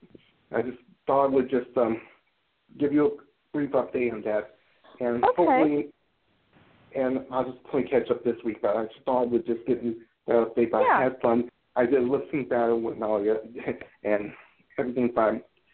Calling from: Charlotte, North Carolina, United States; I'm actually calling from Charlotte.

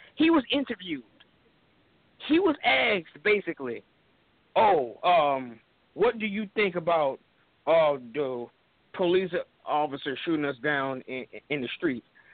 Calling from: Jacksonville, Florida, United States; Jacksonville, Florida.

